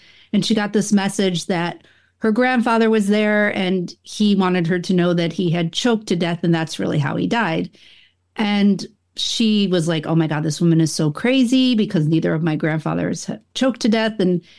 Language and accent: English; Buffalo, New York, United States; and I grew up in upstate New York. I'm from the Buffalo area, and I also studied photography in Rochester.